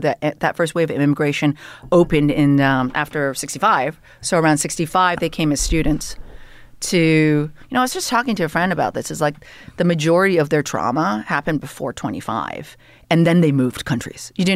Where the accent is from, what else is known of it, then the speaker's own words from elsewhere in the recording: Canada; there's a certain politeness that we have as Canadians.